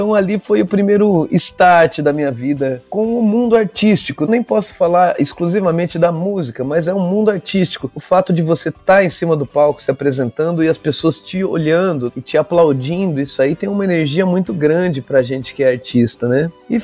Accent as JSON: {"language": "Portuguese", "town": "Descalvado", "region": "São Paulo", "country": "Brazil", "tie": "born or raised there", "also_born_or_lived": "Bauru", "said": "eu nasci em Bauru e depois eu fui viver com a minha mãe em Descalvado."}